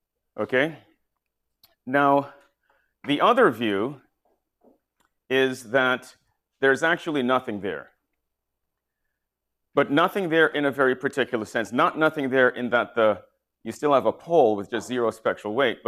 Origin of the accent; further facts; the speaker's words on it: Tobago, Trinidad & Tobago; moved away; also born or lived in North America; So I'm not from North America, but I landed in North America in 68 in Boston, and my first sport was hockey. So I grew up playing hockey, which is a sort of unexpected sort of thing. But anyway, you know, someone from Tobago.